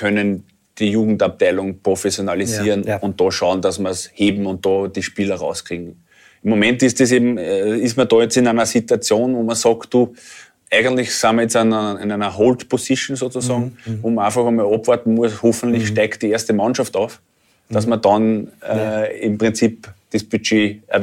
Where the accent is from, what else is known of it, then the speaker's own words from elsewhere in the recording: Austria; man kann einfach nicht als Österreicher gleich arbeiten wie die Deutschen